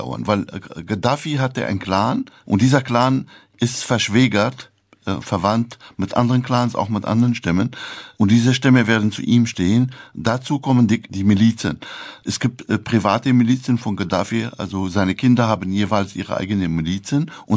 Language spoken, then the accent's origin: German; Damascus, Damascus Governorate, Syria; Ich stamme aus Damaskus.